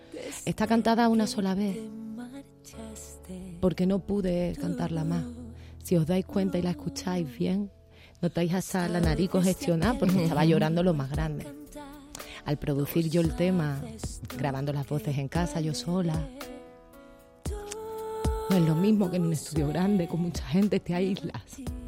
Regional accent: Cádiz, Andalusia, Spain; me siento muy orgullosa de mi tierra, de mi folclore y del arte que hay en Cádiz. ¡Viva Cádiz y viva Andalucía entera!

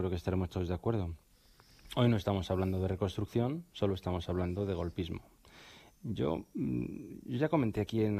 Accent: Spain; como español

